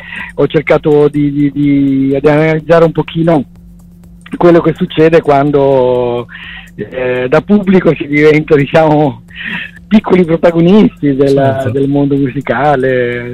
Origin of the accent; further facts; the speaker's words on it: Monasterace, Calabria, Italy; Prima nel mio dialetto, sono calabrese, Reggio Calabria, provincia di Monasterace